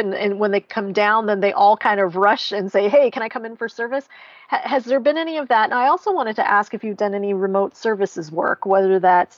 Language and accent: English; California, United States; I'm from California. California is a very large place, very spread out place.